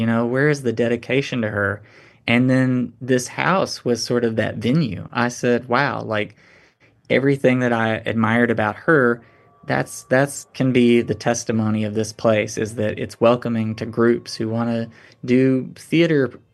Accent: Tennessee, United States; born or raised there

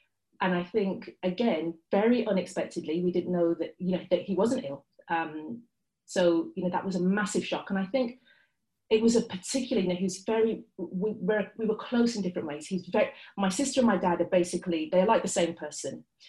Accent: Birmingham, West Midlands, United Kingdom; as a Brummie growing up in the suburbs.

